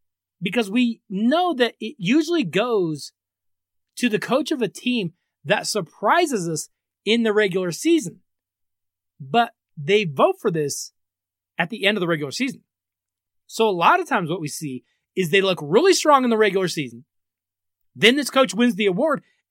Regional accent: Denver, Colorado, United States; I like Denver, obviously. They're my hometown team, but I know Denver.

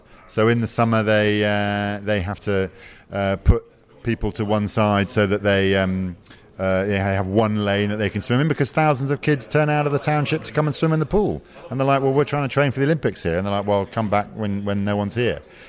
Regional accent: United Kingdom; And that's as an outsider, as a British person going in, you're like, oh, what difference does that make?

